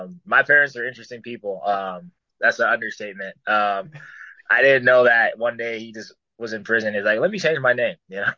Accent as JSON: {"language": "English", "town": "Omaha", "region": "Nebraska", "country": "United States", "tie": "born or raised there", "said": "I get paid at least double when I fight in Omaha, my hometown"}